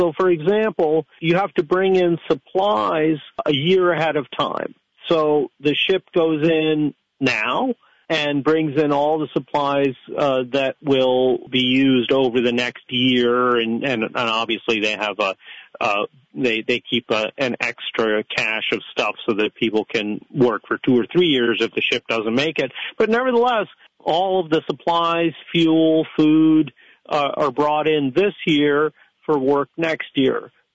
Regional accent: India; Interestingly enough, I grew up in India. I was born in India. I grew up there, went through school there.

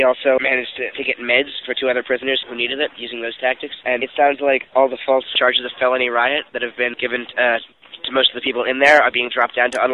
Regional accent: Baltimore, Maryland, United States; I'm from Baltimore

